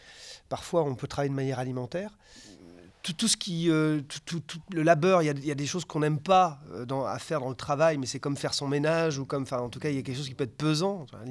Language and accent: French; Auvergne-Rhône-Alpes, France; De l'Ain.